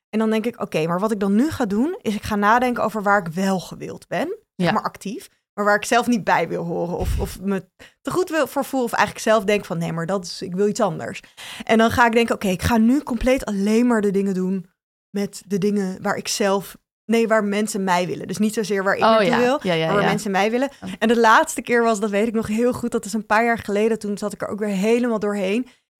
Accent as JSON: {"language": "Dutch", "town": "Bennekom", "region": "Gelderland", "country": "Netherlands", "tie": "born there", "said": "ik ben in Bennekom geboren."}